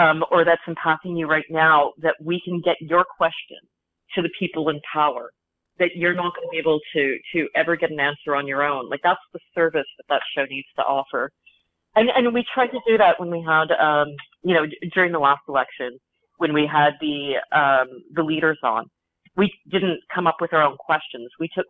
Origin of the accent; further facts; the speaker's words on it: Ottawa, Ontario, Canada; Now, I grew up in the Ottawa bubble.